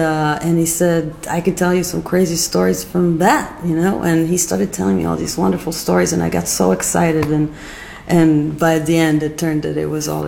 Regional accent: Tel Aviv, Tel Aviv District, Israel; I grew up in Tel Aviv, and nobody in my family was an artist.

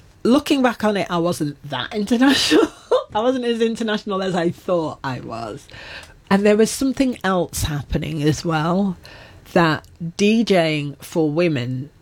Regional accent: Manchester, North West England, United Kingdom; I'm from Manchester, you know, that's everything to do with, you know, the reasons why they loved me when I got there was I wasn't playing French.

